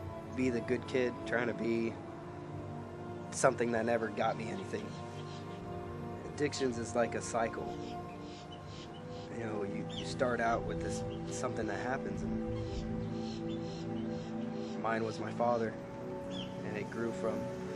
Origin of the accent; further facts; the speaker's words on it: Bowling Green, United States; you know, growing up. I grew up here in Bowling Green.